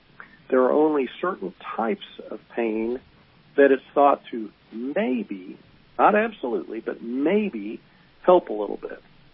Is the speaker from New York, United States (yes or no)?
no; Kansas, United States; Well, you know, my home state of Kansas, and I've lived here all my life, practiced here, has not had medical marijuana